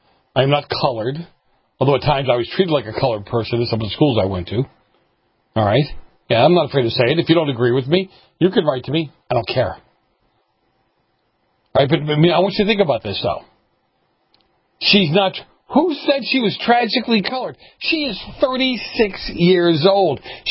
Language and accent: English; United States; what's afforded me as an American, not as a white guy, but as an American, what's afforded me is the ability to succeed.